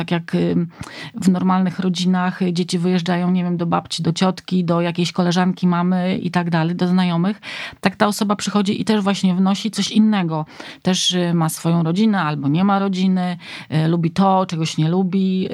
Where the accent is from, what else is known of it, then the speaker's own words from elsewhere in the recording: Warmian-Masurian Voivodeship, Poland; bo mimo, że pochodzę z Mazur, nigdy nie pływam na jezioraku.